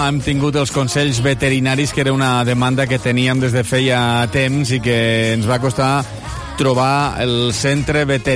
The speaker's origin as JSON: {"language": "Catalan", "town": "Lleida", "region": "Catalonia", "country": "Spain", "said": "la sensació com a lleidatà és que ui, ens estan tancant"}